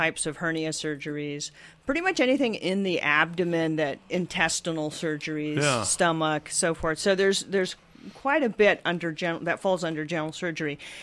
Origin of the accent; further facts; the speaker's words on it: Fremont, California, United States; also born or lived in Pennsylvania; I grew up in Fremont, and then I did all of my medical training in Pennsylvania.